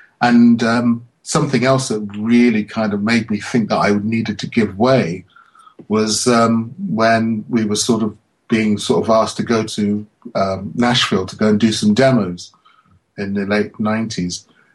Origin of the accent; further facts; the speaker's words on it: United Kingdom; I'm in a band and I'm British and blah, blah, blah.